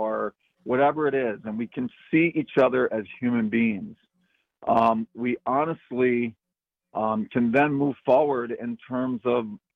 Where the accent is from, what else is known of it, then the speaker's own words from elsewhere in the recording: Wisconsin, United States; also born or lived in Seattle; now in Los Angeles, United States; I mean, I grew up in Wisconsin. When I graduated from college, I moved to Seattle. From Seattle, I moved to L.A.